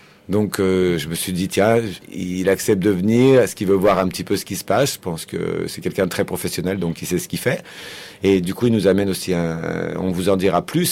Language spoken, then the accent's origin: French; Lyon, Auvergne-Rhône-Alpes, France; now in United States; puisque Lyon, c'est ma ville natale. Même si ça fait 15 ans que je suis exilé aux États-Unis